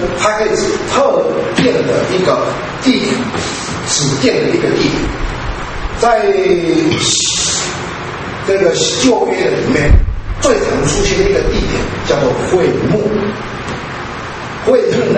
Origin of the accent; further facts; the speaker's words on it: China; 为什么这些节气会很容易被我们中国人接受？